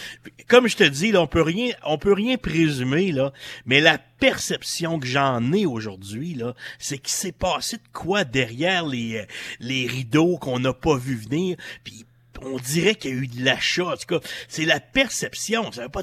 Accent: Quebec, Canada; Moi, je viens de la Côte-Nord où on avait l'usine d'aluminium Alcoa.

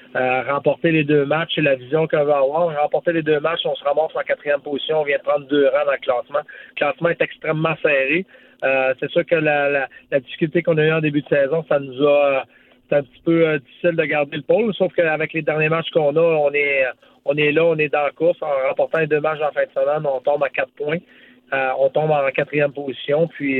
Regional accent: Quebec, Canada; parce que moi, je viens de la Côte-Nord, hein, je viens de cette île, fait que...

